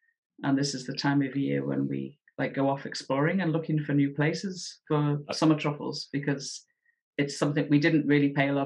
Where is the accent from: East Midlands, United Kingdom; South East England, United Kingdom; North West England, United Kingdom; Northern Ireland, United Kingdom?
North West England, United Kingdom; Liverpool; I don't know if I told you, I'm from Liverpool.